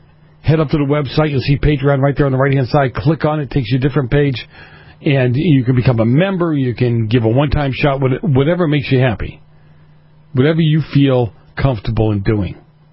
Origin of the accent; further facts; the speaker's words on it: Boston, Massachusetts, United States; And then we talk about how my hometown, Boston, discriminated against the Christian flag.